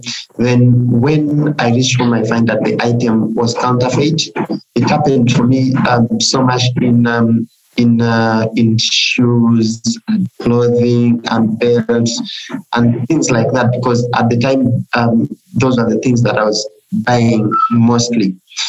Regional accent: Tororo, Eastern Region, Uganda; I come from Tororo, Eastern Uganda.

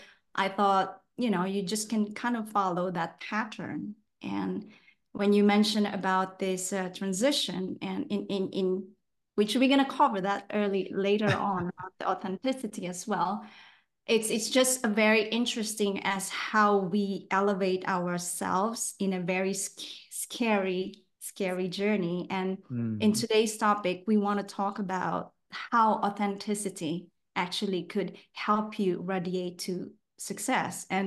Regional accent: Philippines; I'm originally from Philippines

